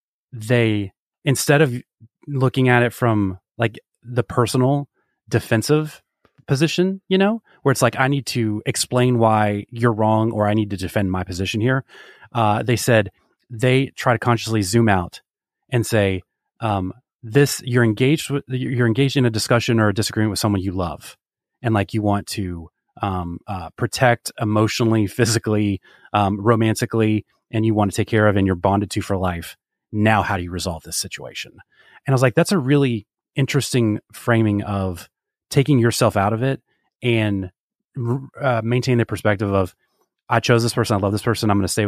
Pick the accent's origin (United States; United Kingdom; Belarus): United States; As an American, I will root for them.